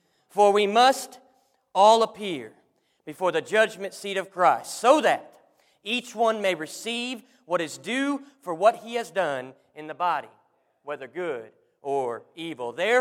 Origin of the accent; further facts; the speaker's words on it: Missouri, United States; I'm from Missouri, and we went there at 8 o'clock in the morning.